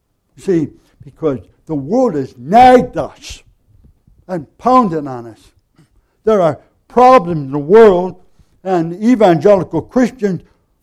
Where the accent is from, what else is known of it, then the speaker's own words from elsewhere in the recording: United States; But basically, I'm an American, you are, we have to pay our taxes.